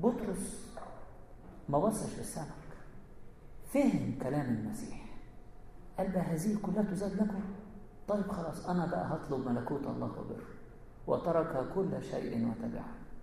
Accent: Egypt; النهر عندنا في مصر

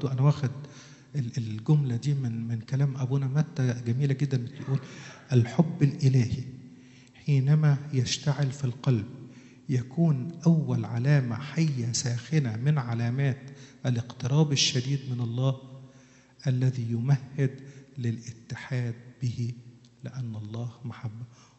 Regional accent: Asyut, Asyut Governorate, Egypt; أنا أصلي من أسيوط، وإحنا في أسيوط كانت كل دراستنا من الكتب بتاعة أبونا متى.

